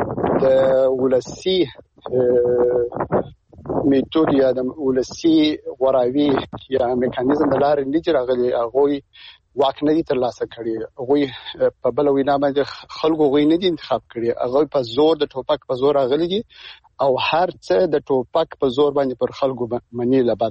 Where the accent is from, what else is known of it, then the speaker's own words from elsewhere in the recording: Afghanistan; زه د افغانستان د یو وګړي په توګه باندې زه خپل دې ته ډېر امیدوار نه یم